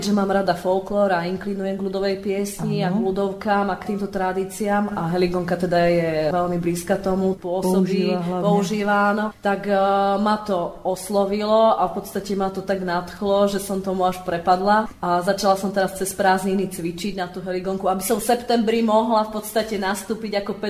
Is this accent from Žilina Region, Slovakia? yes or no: no; Nová Baňa, Banská Bystrica Region, Slovakia; začala som pôsobiť v Novej Bani, odkiaľ pochádzam